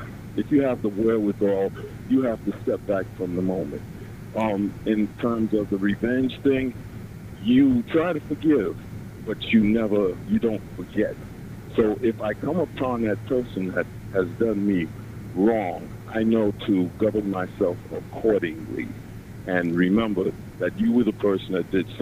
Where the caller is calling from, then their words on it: New York City, New York, United States; I'm calling from New York City.